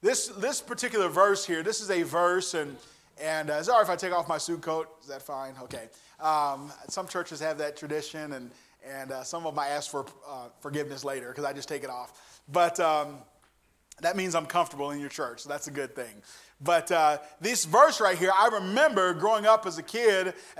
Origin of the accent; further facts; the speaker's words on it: Gary, Indiana, United States; every time I say I'm from Gary, somebody will tell me a story in the church about the time they went through Gary